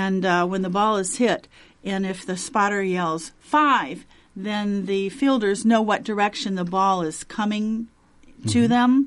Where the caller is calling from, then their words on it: Indianapolis, Indiana, United States; Right, I'm coming from Indianapolis.